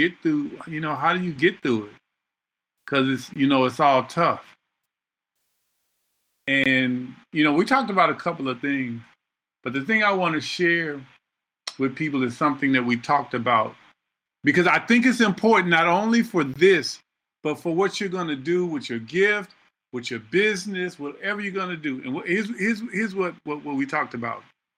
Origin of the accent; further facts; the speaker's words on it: Houston, Texas, United States; I mean, I'm from Houston, so I had one, but you know, there's a unique difference between those support systems.